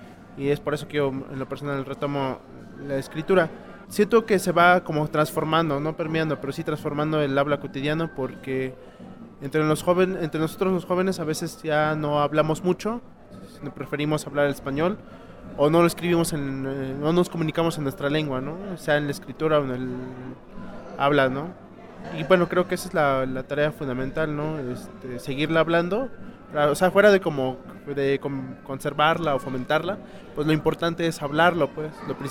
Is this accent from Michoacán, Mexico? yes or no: no; Puebla, Mexico; first language Totonac; Spanish is a second language; soy del estado de Puebla, de la Sierra Norte del mismo estado. Yo hablo el tutunacú, la forma castellana es totonaca.